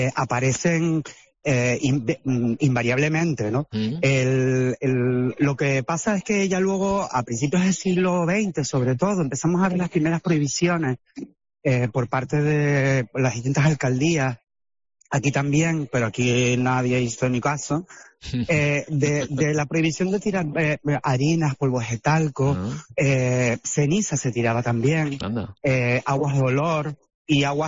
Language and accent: Spanish; Canary Islands, Spain; en general como somos los canarios.